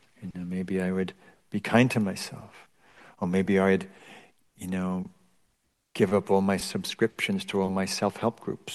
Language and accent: English; England, United Kingdom; I grew up in England, critical culture.